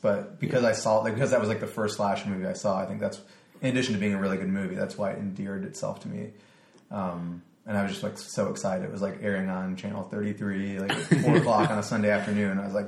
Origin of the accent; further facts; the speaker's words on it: Wisconsin, United States; and also growing up in Wisconsin, like we all knew about Ed Gein